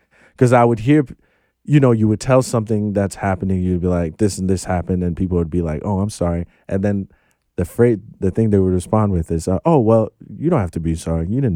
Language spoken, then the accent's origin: English; Volta, Ghana; now in United States; Actually a very, so I'm Ghanaian American.